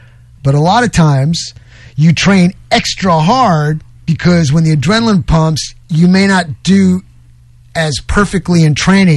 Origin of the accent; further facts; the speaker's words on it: New York, United States; No, this is New York. I'm from New York, okay? Where I lived on my street, you had machine gun fire, you had prostitution rings, you had crack houses, the whole works, okay?